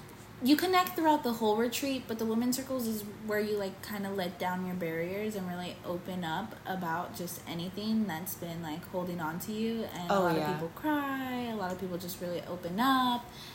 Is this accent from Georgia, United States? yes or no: yes; Atlanta, Georgia, United States; But I enjoyed it because I had a layover in my hometown, Atlanta.